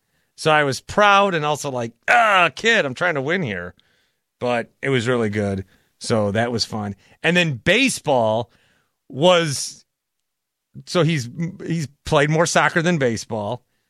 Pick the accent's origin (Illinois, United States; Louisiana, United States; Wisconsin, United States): Wisconsin, United States; Fond du Lac; I'm from Fond du Lac, Wisconsin. There's 40,000 people in that town.